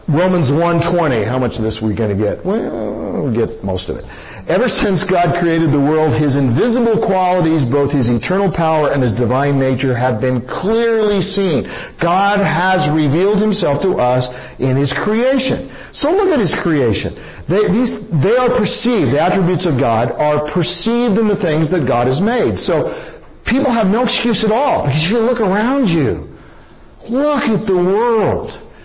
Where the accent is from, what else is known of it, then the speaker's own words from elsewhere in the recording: Portland, Oregon, United States; I'm from Portland, some of you are from the Seattle area, and you know what we're talking about.